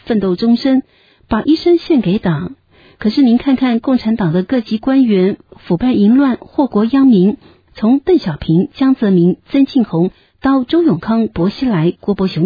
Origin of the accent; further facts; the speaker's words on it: Jiangsu, China; 我说，我也是江苏来的，苏北人